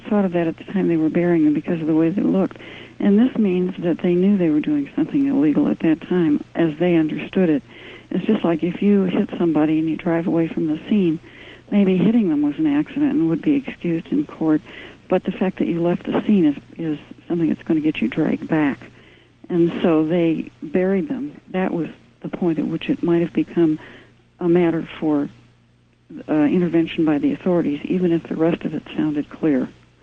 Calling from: Detroit, Michigan, United States; Hi, I'm calling from the Detroit area.

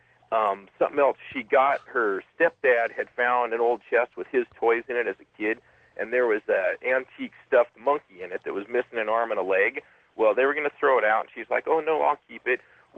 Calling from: Portland, Oregon, United States; I'm calling from Portland.

